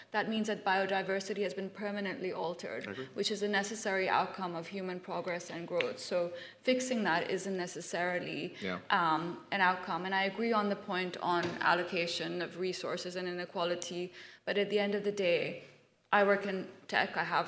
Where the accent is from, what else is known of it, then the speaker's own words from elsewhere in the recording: Islamabad, Islamabad Capital Territory, Pakistan; I'm half Indian, half Pakistani. I grew up in Islamabad in the war on terror